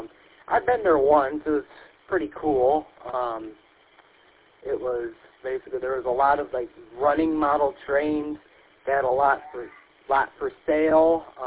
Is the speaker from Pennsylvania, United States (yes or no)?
no; Lansing, Michigan, United States; And probably about an hour drive from here, from my hometown of Lansing.